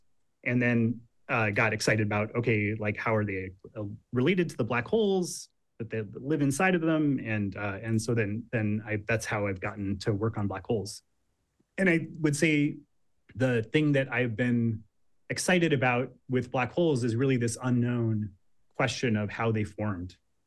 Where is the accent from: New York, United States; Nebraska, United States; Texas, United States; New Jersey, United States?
Nebraska, United States; Lincoln; Yeah, I grew up in Lincoln, Nebraska.